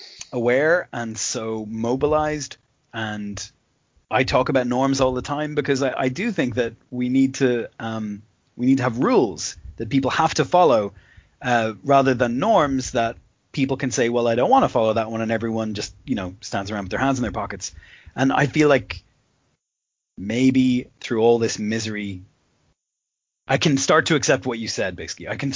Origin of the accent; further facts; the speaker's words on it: Ireland; now in United Kingdom; so I live in the UK. I'm Irish.